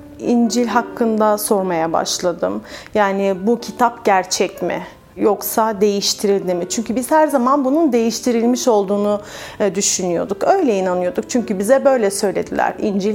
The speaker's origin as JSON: {"language": "Turkish", "region": "İzmir", "country": "Turkey", "tie": "born or raised there", "said": "29 yaşındayım, evliyim, 6,5 aylık küçük bir kızımız var. Aslen Mardinliyim, İzmir'de doğdum, büyüdüm. 12 kardeşli bir ailede büyüdüm, kalabalık bir ailemiz vardı. Ailenin 11. ferdiyim. İsa Mesih'le tanışmadan önce Müslümandım"}